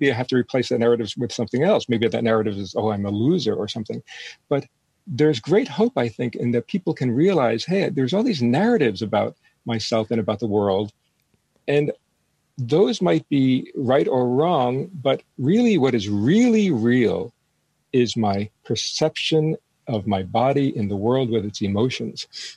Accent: New York City, New York, United States; You know, I grew up in Manhattan

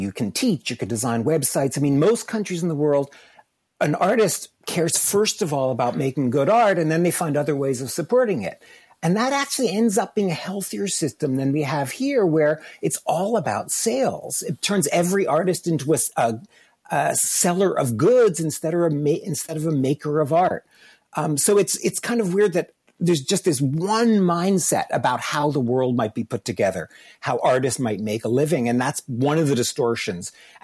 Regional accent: Canada; I'm a Canadian

